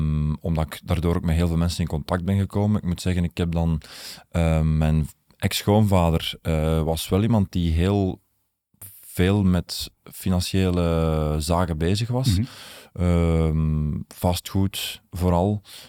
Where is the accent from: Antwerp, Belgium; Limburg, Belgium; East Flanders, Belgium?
Antwerp, Belgium; Breendonk; ik ben van Breen ook afkomstig bij Moordgat.